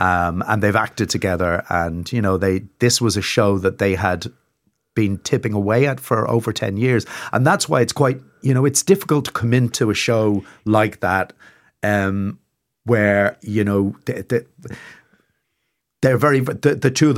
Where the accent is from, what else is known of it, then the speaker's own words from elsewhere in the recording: London, United Kingdom; born there; a house in Hackney, which is about 100 yards away from where I was born in London. And I hadn't been back since then.